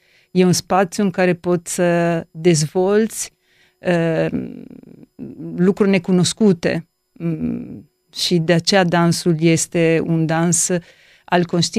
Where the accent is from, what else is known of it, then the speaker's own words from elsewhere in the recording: Friuli-Venezia Giulia, Italy; Romanian is a second language; now in Romania; Eu sunt italiancă. Genele mele, cred că sunt mai mult, da, din Italia și din Friuli și m-am stabilit aici